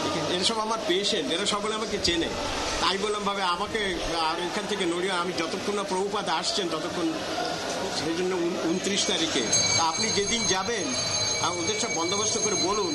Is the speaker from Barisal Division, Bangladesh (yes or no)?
no; Jessore, Khulna Division, Bangladesh; moved away; also born or lived in United Kingdom / France; আমরা যশোরের লোক কারণ আমাদের পিতা পিতামহরা সব যশোরের রাজা ছিল